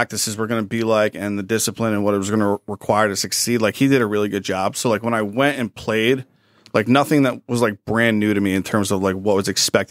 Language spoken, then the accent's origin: English; Mount Arlington, New Jersey, United States; So, I grew up in Morris County. Grew up in Mount Arlington. Went to Roxbury school system.